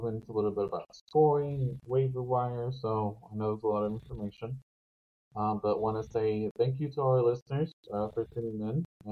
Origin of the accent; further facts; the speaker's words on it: Houston, Texas, United States; I'm gonna be a little biased since I'm from Houston